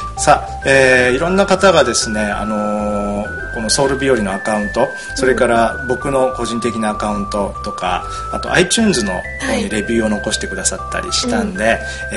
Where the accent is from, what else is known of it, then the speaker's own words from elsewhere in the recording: Maibara, Shiga, Japan; accent: Shiga dialect; first language Kansai dialect; now in Seoul, South Korea; 僕の母語は関西弁です。関西弁の中の滋賀弁ってやつなんですけども、うん、地元に帰るとすぐ出ますか。出ますよもちろんもうね新幹線でね米原駅ってとこなんだけど、そこ降りた瞬間出ますね